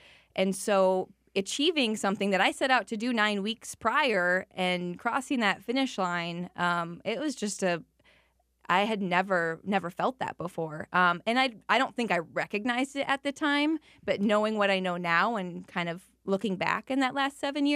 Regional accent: Algona, Iowa, United States; it was in my hometown. I went to high school in Algona, Iowa

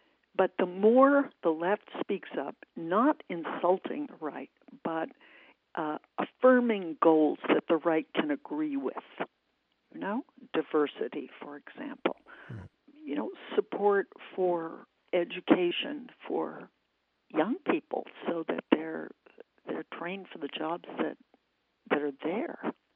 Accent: United States; no, this is my country. This is I'm an American. I want to be proud of being an American.

